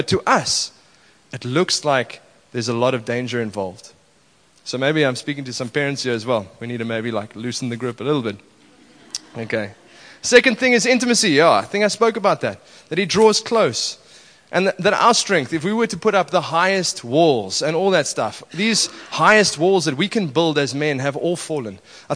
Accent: England, United Kingdom; I'm an English person, so I went to Boston Primary School, and we always used to play against Tuitius Large School.

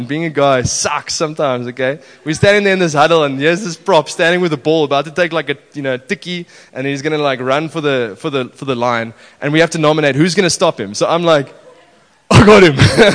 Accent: England, United Kingdom; I'm an English person, so I went to Boston Primary School, and we always used to play against Tuitius Large School.

